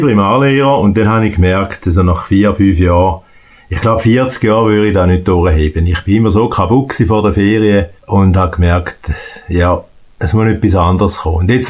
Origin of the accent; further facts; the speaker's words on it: Thurgau, Switzerland; Also, ich bin ein typischer Thurgauer, man merkt das schon an meiner Sprache.